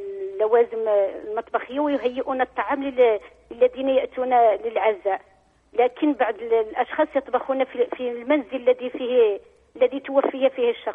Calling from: France; سؤالي الثاني وهو هنا عندنا في فرنسا

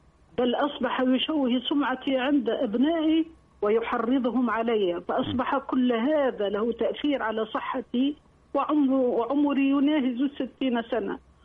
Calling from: Tunisia; عقدي كتب في البلدية عندنا في تونس

